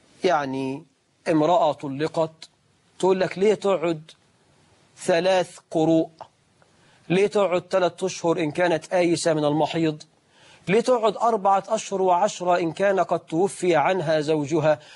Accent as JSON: {"language": "Arabic", "country": "Egypt", "said": "واحنا عندنا في مصر 12 مليون عانس تخطوا سن 35"}